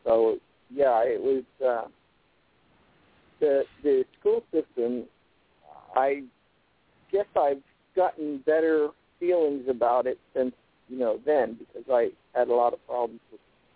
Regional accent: New Jersey, United States; also born or lived in Florida / New Hampshire; I'm not from here originally. I'm from South Jersey. And, you know, then I was in the service, and then I went to Florida, and then I went to New Hampshire for 19 years.

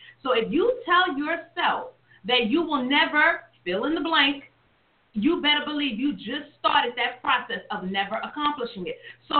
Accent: Brooklyn, New York, United States; now in Tennessee, United States; You know, I'm from Brooklyn, New York. I live in Tennessee.

